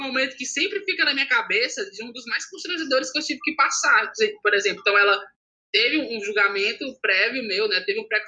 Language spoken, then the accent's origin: Portuguese; Fortaleza, Ceará, Brazil; eu cresci minha vida, eu sou da periferia de Fortaleza, né? Mais precisamente, eu vivi sempre entre cidade e outra, no limite de cidades.